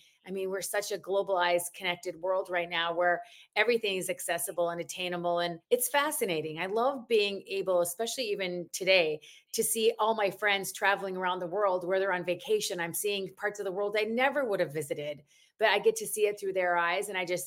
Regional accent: Mankato, Minnesota, United States; I'm born and raised in Mankato, Minnesota, a very small town south of the Twin Cities of Minneapolis and St. Paul.

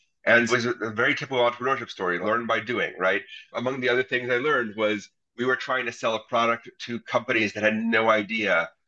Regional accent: Wisconsin, United States; I'm born and raised in Wisconsin. I may sound like a New Yorker because I talk fast, but born and raised in Wisconsin.

